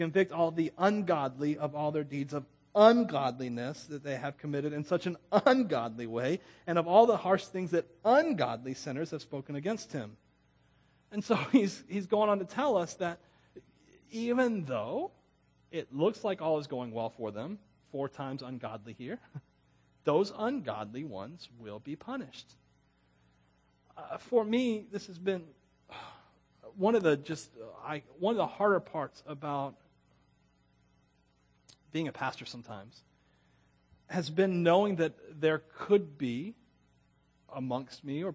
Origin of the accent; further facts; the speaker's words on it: Florida, United States; I'm from Florida. I love the beach.